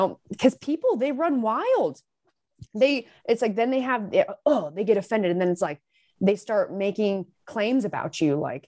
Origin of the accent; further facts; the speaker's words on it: Utah, United States; which I'm from Utah, hunting, guns.